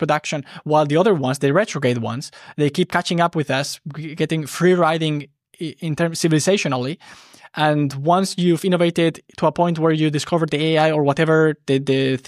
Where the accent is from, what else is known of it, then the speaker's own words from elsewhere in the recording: Basque Country, Spain; moved away as an adult; now in Zurich, Switzerland; I come from Spain, particularly from the Basque country.